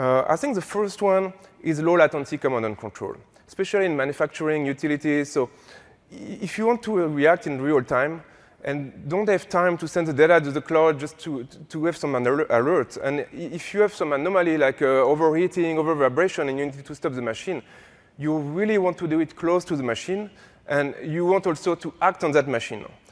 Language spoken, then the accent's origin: English; France; I'm using all the different units because I'm from France